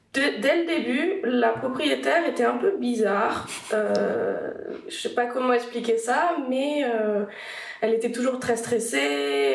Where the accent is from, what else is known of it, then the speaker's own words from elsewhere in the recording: Toulouse, Occitanie, France; also born or lived in Brittany; now in Berlin, Germany; Je viens donc de Toulouse et de Bretagne.